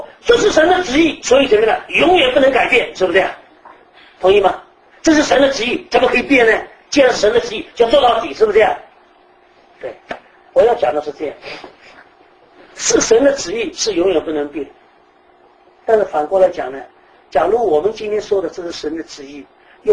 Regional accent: China; now in United States; 我们中国人到美国来就很清楚了哈。

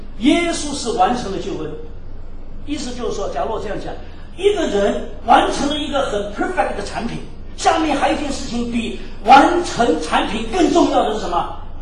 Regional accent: Shanghai, China; 因为我自己的家庭，我上海人，我们世家就是做生意的嘛

